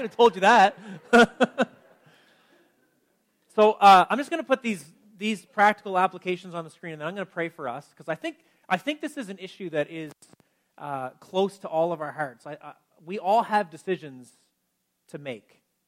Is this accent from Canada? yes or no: yes; the Maritimes, Canada; Like, we're from the Maritimes, right?